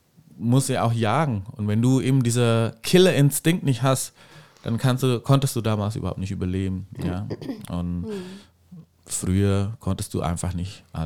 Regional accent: Indonesia; German is a second language; Und ich komme ja aus Indonesien

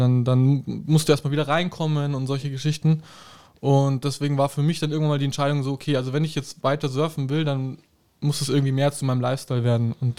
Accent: Regensburg, Bavaria, Germany; ich bin hier in Ringsburg geboren.

